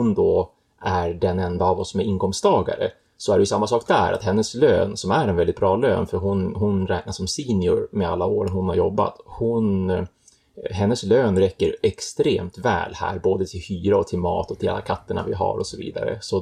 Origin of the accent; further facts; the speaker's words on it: Umeå, Västerbotten County, Sweden; now in Poland; speciellt från Umeå där jag kommer ifrån.